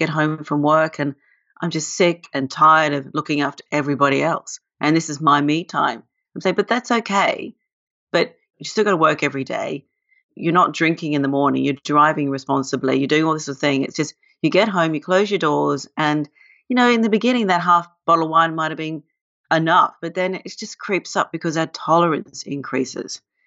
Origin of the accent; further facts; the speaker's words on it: Australia; also born or lived in London, United Kingdom; Well, I'm Australian, and Australians are big drinkers. And I lived in London for 22 years